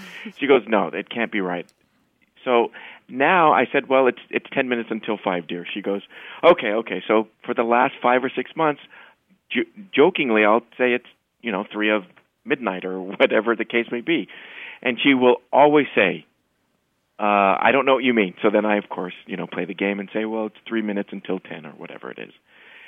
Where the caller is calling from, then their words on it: West Covina, California, United States; I'm calling from West Covina, California.